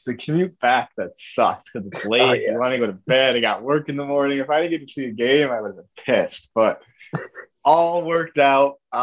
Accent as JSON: {"language": "English", "region": "Connecticut", "country": "United States", "said": "I come from Connecticut, so like I have a 2.5-hour commute to the game"}